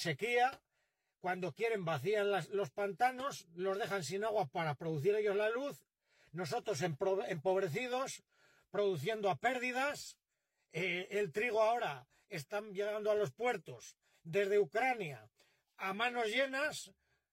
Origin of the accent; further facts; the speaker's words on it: Spain; Aquí somos españoles, castellanos, leoneses o cada uno en su tierra